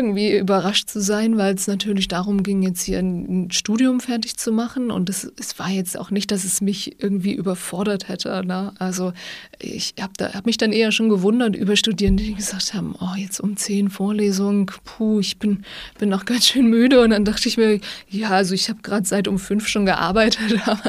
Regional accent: Ballrode, Saxony, Germany; Also ich komme aus Ballrode bei Torgau. Das ist schon ein größeres Dorf.

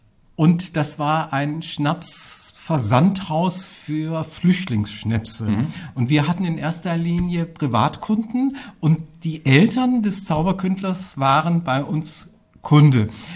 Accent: Fulda, Hesse, Germany; born there; ich bin Fulda Rucksack, bin eine Hausgeburt in der schönsten Gegend von Fulda, in der Marienstraße Nummer 1, in einer großen Herrschaftsvilla bin ich geboren.

